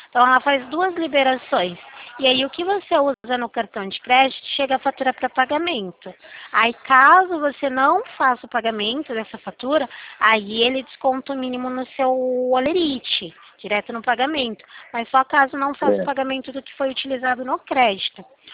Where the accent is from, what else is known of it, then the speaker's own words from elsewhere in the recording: Limeira, São Paulo, Brazil; eu sou aqui da cidade de Limeira.